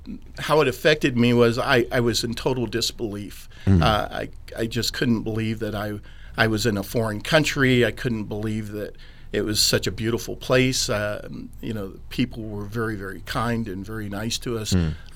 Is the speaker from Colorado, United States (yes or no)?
yes; Colorado Springs, Colorado, United States; You know, I grew up in Colorado Springs, and quite honestly, we, at least I didn't know about segregation. I didn't understand life outside of Colorado Springs.